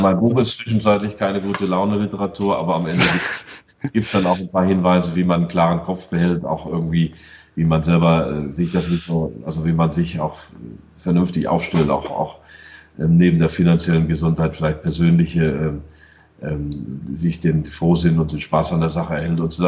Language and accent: German; United States; Ich war 10 Jahre dort. Ich bin Amerikaner.